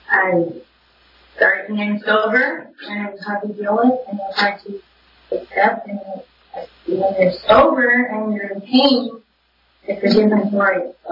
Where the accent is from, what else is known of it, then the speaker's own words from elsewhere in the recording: Sacramento, California, United States; I'm from Sacramento, so it didn't really work out for me